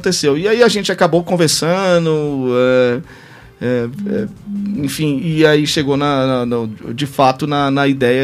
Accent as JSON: {"language": "Portuguese", "town": "Brasília", "region": "Federal District", "country": "Brazil", "tie": "born or raised there", "said": "ou voltava para São Luís, que é a cidade que a gente morava, para montar a cervejaria, ou tinha a opção de Brasília, que eu sou daqui de Brasília, a gente sempre morei minha vida inteira aqui."}